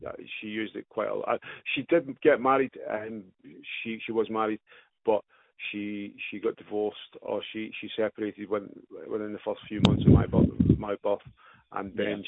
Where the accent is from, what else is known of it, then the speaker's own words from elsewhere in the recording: Stirling, Scotland, United Kingdom; born there; also born or lived in Glasgow; we lived in Glasgow, but I don't know the Glasgow address, but I was born in Stirling